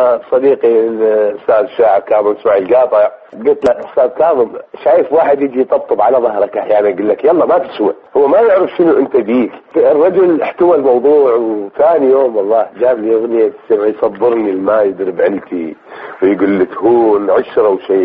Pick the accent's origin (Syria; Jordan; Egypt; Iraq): Iraq; Nasiriyah, Dhi Qar; أنا من مدينة الناصرية من الذيقار.